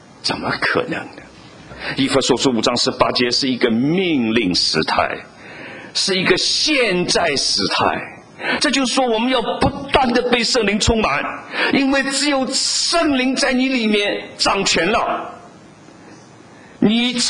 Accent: China; 我们在中国长大，我们讲国语，我们讲普通话，是很自然的

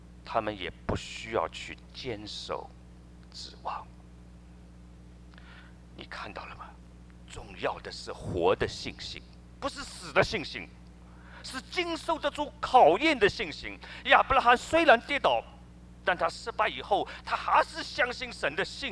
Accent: China; 所以我们中国人说难得糊涂啊

